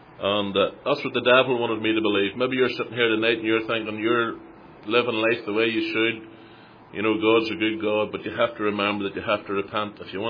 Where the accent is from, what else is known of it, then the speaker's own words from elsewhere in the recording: Warringstown, Northern Ireland, United Kingdom; I was brought up in Warringstown, a small village just outside Banbridge. And my whole life revolved around church.